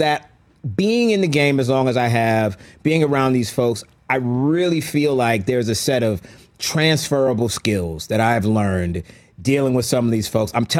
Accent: St. Petersburg, Florida, United States; I grew up in St. Petersburg, Florida

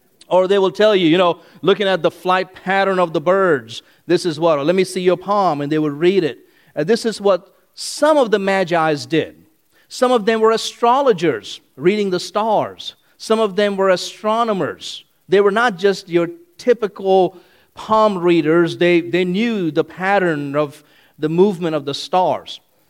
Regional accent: India; I grew up in India, and there's a kind of people known as the sadhus

